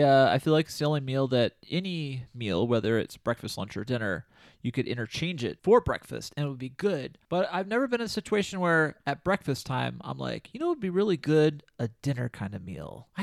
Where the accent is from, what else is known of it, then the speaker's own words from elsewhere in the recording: Carbondale, Illinois, United States; I will say my favorite kind of pizza is Quattro's Deep Pan Pizza in my hometown of Carbonell, Illinois.